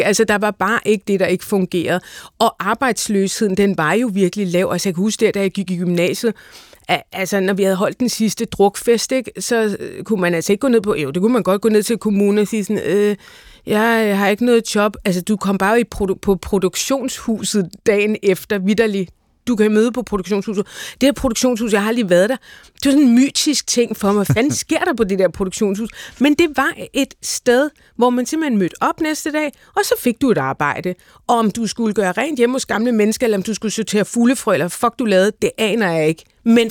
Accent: Farum, Capital Region of Denmark, Denmark; jeg husker faktisk min barndom i Farum

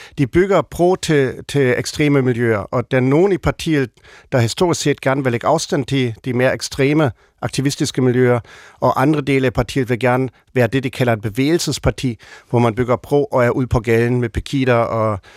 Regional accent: Berlin, Germany; jeg voksede op i Vestberlin i 70'erne og 80'erne

